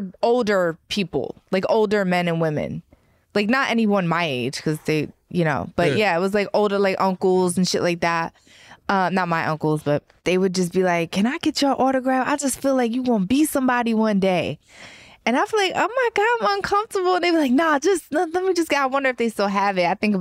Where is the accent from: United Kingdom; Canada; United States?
United States; Philadelphia, Pennsylvania; when I was younger, growing up in South Philly. I just grew up kind of American poor.